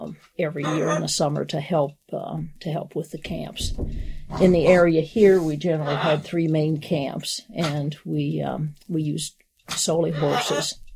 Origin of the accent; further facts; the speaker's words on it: Millersburg, Ohio, United States; Well, I was born in Ohio, Millersburg, Ohio. Grew up on a large farm there and graduated from Ohio State University.